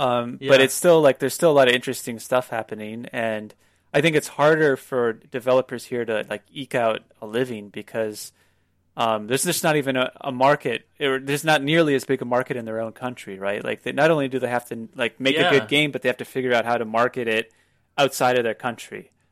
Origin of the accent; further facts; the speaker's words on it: United States; now in South Korea; We live in Korea, which is a lot. I'm American